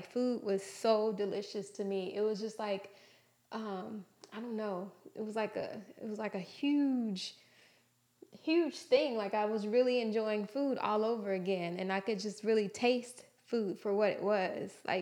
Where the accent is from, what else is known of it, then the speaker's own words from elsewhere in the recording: Houston, Texas, United States; I was presented with the opportunity to move back to my hometown, Houston, to work at the station I always dreamed of working for, KHOU